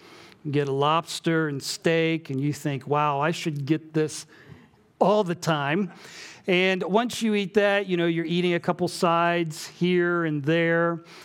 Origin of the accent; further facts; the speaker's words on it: United States; As an American, as a Mzungu, that means crazy white person, why would you come here